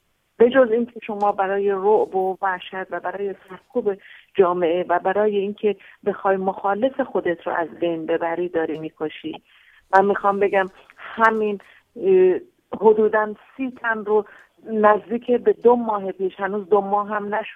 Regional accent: Iran; من به عنوان یک ایرانی من به عنوان یکی از اون اجزایی که این دنیا رو داره تشکیل میده

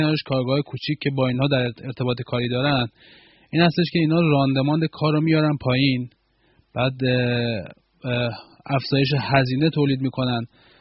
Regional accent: Iran; moved away; موقعی که من از ایران اومدم بیرون،

